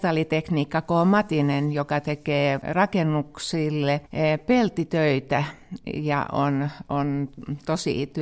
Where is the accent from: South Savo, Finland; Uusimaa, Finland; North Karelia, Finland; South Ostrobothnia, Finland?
Uusimaa, Finland; Helsinki; mä olen sitten paljasjalkainen helsinkiläinen, joka on tullut sitten tänne